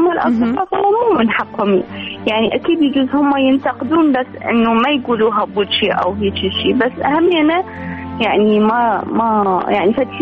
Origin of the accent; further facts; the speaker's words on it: Baghdad, Baghdad Governorate, Iraq; السلام عليكم رويدة، … من بغداد، عمري 22 سنة.